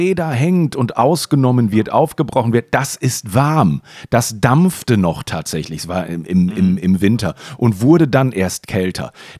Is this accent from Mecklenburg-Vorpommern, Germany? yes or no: no; Oldenburg, Lower Saxony, Germany; Bei uns in Oldenburg sagt man genau.